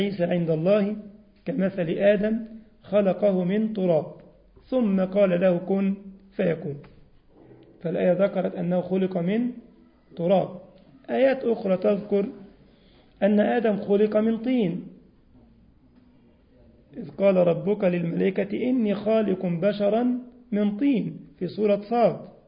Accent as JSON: {"language": "Arabic", "country": "Egypt", "said": "احنا عندنا في مصر القلة او الزير"}